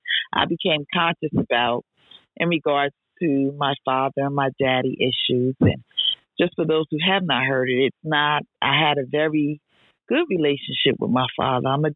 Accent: Patterson, United States; because I'm teaching in my hometown in Patterson, and I went to visit with him and talk with him.

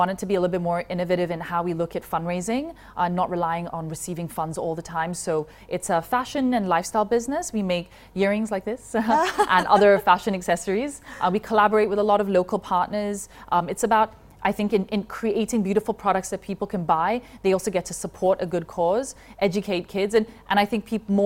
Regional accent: Malaysia; It's that you sit here today because you choose to, as a woman, as a Malaysian woman, and same with me.

